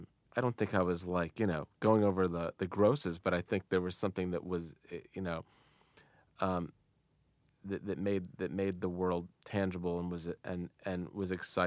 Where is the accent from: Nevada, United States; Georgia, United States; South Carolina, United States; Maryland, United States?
Maryland, United States; Potomac; I think I was growing up in Potomac, Maryland.